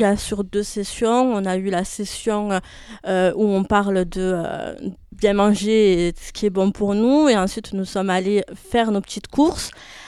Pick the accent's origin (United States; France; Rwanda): France; Tarascon, Provence-Alpes-Côte d'Azur; je suis de Tarascon